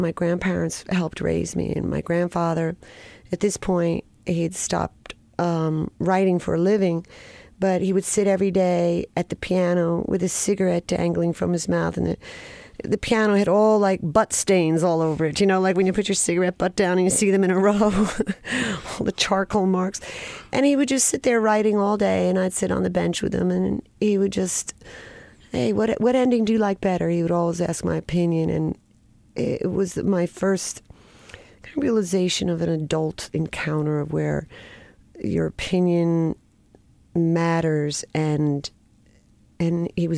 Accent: Oakhurst, New Jersey, United States; A few miles north of Asbury Park. I grew up in a small town called Oakhurst.

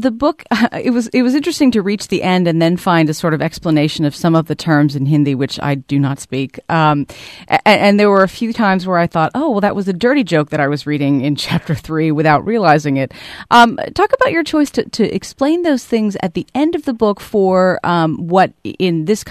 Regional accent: United States; especially, I think, as an American reader

